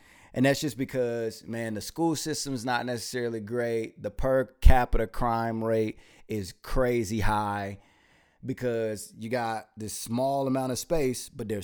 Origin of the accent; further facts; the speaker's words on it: Rocky Mount, North Carolina, United States; So Rocky Mount's a small town, but you got a lot of different people there because it's you got this small town that's in North Carolina